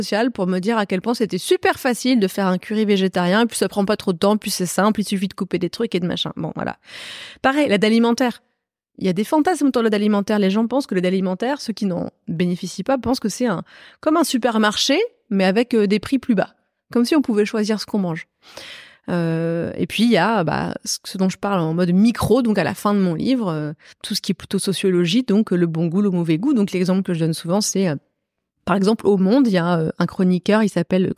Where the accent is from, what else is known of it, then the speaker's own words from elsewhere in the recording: Hauts-de-France, France; là où j'ai grandi, dans l'Oise, en Picardie